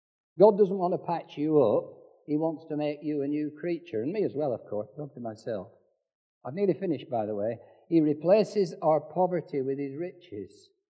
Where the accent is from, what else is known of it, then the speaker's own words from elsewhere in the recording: North West England, United Kingdom; moved away as an adult; now in Kent, United Kingdom; I'm not here from Lancashire because I thought Kent was the Garden of England and I'd like to come here.